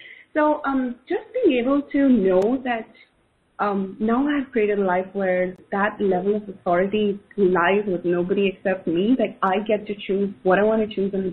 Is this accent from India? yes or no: yes; India; as an Indian woman